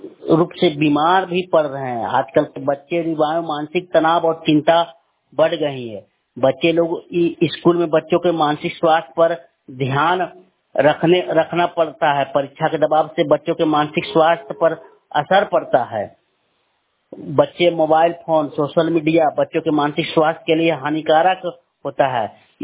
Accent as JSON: {"language": "Hindi", "town": "Ratanpur", "region": "Bihar", "country": "India", "said": "मेरा उम्र तकरीबन 40 वर्ष है। हमारे मैं रतनपुर गांव का रहने वाला हूं, गांव रतनपुर, पोस्ट रतनपुर, थाना गिद्धौर, जिला जमुई एवं पिन कोड 8111305 है।"}